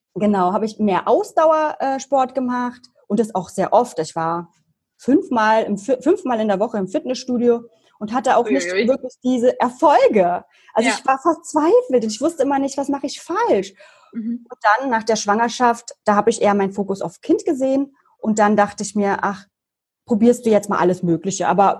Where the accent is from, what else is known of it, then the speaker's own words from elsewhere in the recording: Berlin, Germany; ich komme aus Berlin, bin jetzt 33 Jahre alt, also 87 geboren